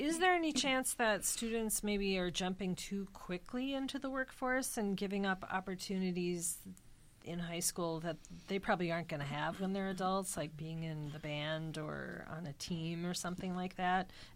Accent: Green Bay, Wisconsin, United States; I grew up in Green Bay a long time ago.

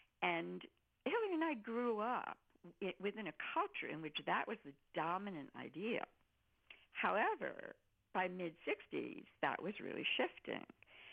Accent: Newark, New Jersey, United States; I grew up in Newark, New Jersey, and very much my background, very similar to Bernie Sanders, in fact. You know, working class, Jewish. My father was barely born in this country. My mother immigrated from Poland.

